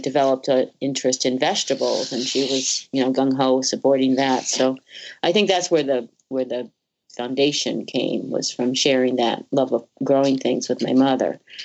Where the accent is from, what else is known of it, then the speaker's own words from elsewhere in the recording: Connecticut, United States; now in Leiden, United States; Well, I moved to Leiden in 76. I grew up in Connecticut and went to college in the Valley.